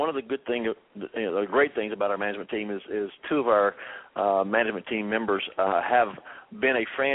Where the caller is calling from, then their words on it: Tempe, Arizona, United States; So I'm in Tempe, Arizona. Oh, wow. I've migrated across the country from Tennessee